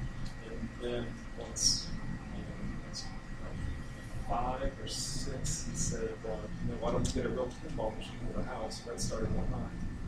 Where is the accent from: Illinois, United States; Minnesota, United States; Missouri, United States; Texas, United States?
Missouri, United States; Kansas City; I'm from Kansas City.